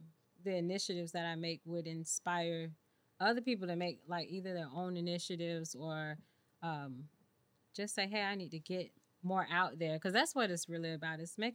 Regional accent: Jacksonville, Florida, United States; And I'm from Jacksonville myself. I haven't been here my whole life. I've been here. I've been back for a while

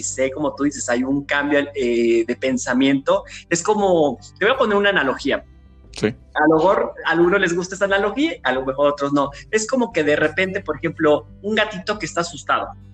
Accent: Papantla, Veracruz, Mexico; soy un orgulloso y enamorado de mi tierra, de Papantla, Veracruz

